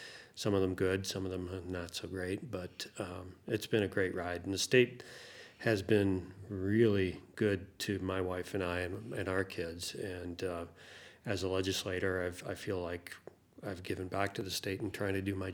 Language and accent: English; Cleveland, Ohio, United States; born there; moved away as an adult; now in Montana, United States; I was born in Cleveland, Ohio, which, like I said, I didn't have a choice. It was cold, gray, and violent, and I came out here when I was 19 years old